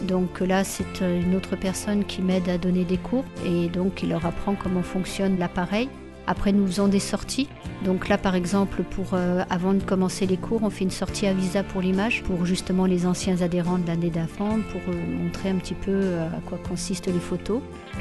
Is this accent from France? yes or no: yes; Cannes, Provence-Alpes-Côte d'Azur, France; now in Narbonne, France; Je suis à Narbonne depuis 1998. Je viens de Cannes